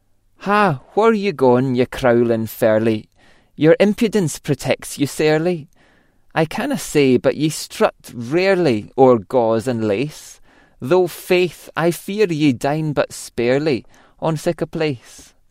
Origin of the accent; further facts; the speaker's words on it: Greenock, Scotland, United Kingdom; My hometown of Greenock on the River Clyde is home to the oldest Burns Club in the world, known as the Mother Club.